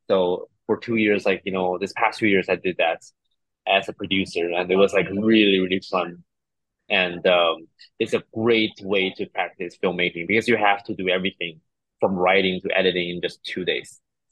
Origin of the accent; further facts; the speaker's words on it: China; moved away as an adult; also born or lived in Montreal; now in Toronto, Canada; I'm actually Chinese. I was from China. I was born and raised in China until 21. I came to Canada in Montreal first, and then I moved to Toronto for work, basically.